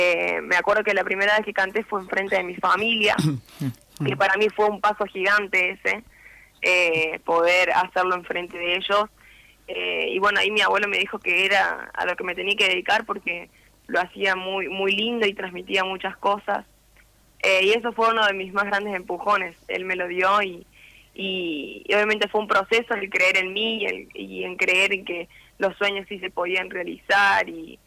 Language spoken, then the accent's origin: Spanish; Córdoba, Argentina; now in Buenos Aires, Argentina; Nunca salí de Córdoba, ahora vivo en Buenos Aires